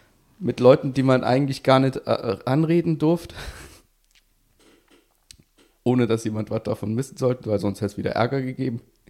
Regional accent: Trier, Rhineland-Palatinate, Germany; ich glaube, in Trier, meiner Heimat, ist Schangel.

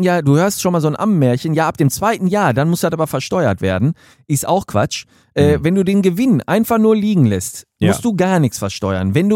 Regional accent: North Rhine-Westphalia, Germany; bei uns in Ruhrpott

